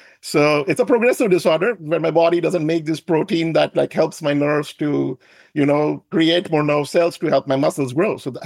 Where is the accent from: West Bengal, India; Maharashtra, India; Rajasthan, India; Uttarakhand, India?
Maharashtra, India; Mumbai; Well, I'm from Mumbai, India. I'm born and brought up in India.